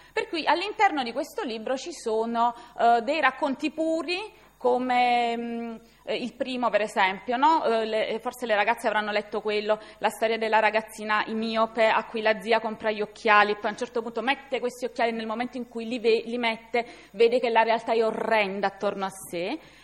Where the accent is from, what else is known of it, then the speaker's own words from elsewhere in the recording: Bergamo, Lombardy, Italy; Dal mio accento capite bene che sono di Bergamo Alta, no?